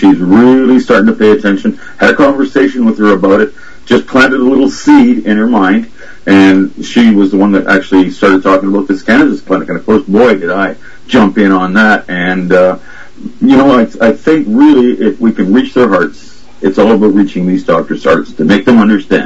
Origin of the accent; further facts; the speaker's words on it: Terrace, British Columbia, Canada; In Terrace, British Columbia, my hometown.